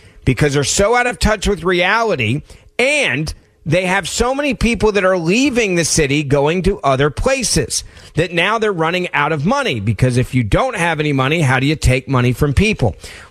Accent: Memphis, Tennessee, United States; My hometown of Memphis has the highest property taxes of any city in Tennessee.

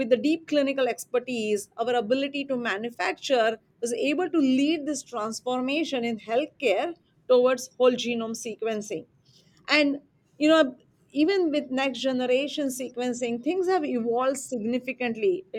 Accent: India; moved away as an adult; also born or lived in New Zealand / United States; I'm originally from India, went to New Zealand to finish my PhD, then came to Baylor College of Medicine in Houston, did my postdoc there

